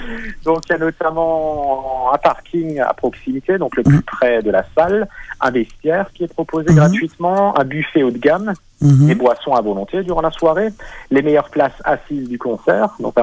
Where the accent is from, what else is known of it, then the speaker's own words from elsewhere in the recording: France; parce que je suis français